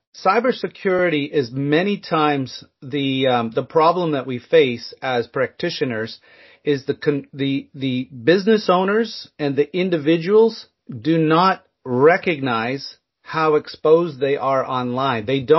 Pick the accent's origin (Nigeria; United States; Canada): Canada; Oh, yes. I'm Canadian, I have to admit. So I grew up playing hockey.